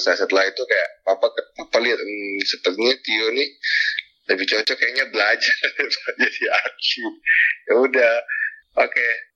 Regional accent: Jayapura, Papua, Indonesia; Saat aku asalnya dari Papua, besar Jayapura, tapi originally dari Jawa. Saat ini menempuh studi di James Cook University

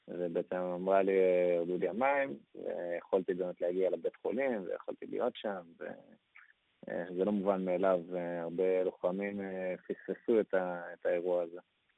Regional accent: Ramat Gan, Tel Aviv District, Israel; אז אנחנו מרמת גן, אבל נסענו אליהם במודיעין.

